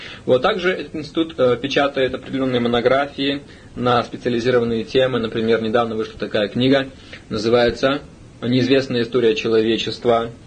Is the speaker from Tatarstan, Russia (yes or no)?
no; Vladivostok, Primorsky Krai, Russia; born there; Сам я родился во Владивостоке в 60-м году.